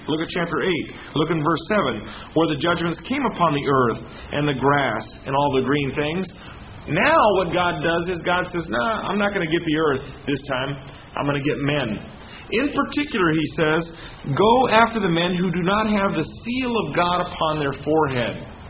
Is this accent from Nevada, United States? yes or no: yes; Las Vegas, Nevada, United States; Now, when I grew up in Vegas, we used to have a lot of scorpions.